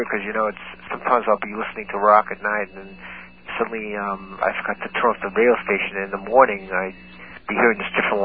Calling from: Brooklyn, New York, United States; Calling from Brooklyn.

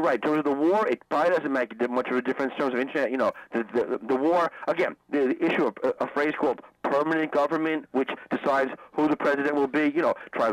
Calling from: Selwyn, United States; I'm over in Selwyn.

